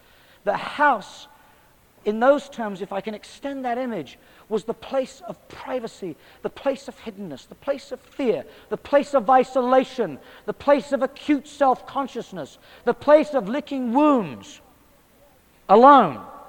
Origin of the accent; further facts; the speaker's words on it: Australia; I'm an Australian. Alrighty. I request the forgiveness of all Australians present.